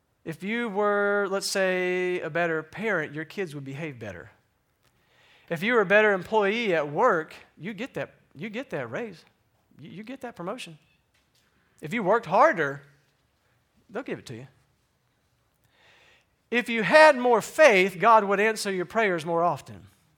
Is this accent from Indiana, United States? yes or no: yes; Evansville, Indiana, United States; the desire of my heart had been to be able to pastor in the area of my hometown, right? Evansville, Newburgh kind of area, right?